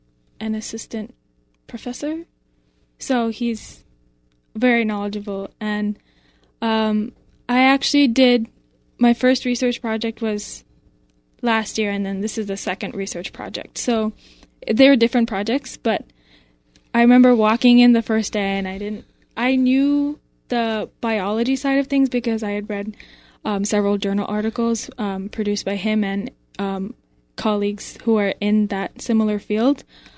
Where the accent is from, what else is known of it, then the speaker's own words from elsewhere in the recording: White Plains, New York, United States; born there; I was born in White Plains.